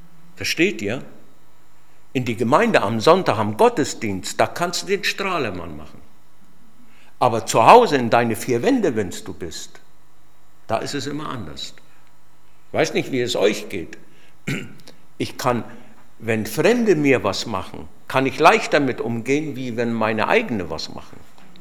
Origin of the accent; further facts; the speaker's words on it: Nuremberg, Bavaria, Germany; Und ich bin ja aus Mittelfranken, aus Nürnberg, Fürth, komme ich ja gebürtig her. Und da bin ich ja auch aufgewachsen.